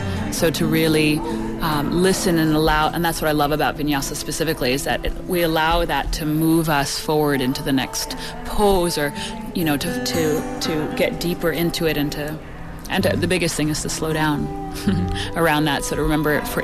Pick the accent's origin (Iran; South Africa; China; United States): United States; New York City, New York; I'm from New York City originally